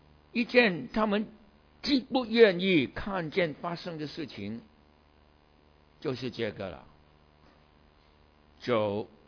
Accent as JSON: {"language": "Chinese", "country": "China", "said": "我们中国人有这样说法，大登科是什么啊？"}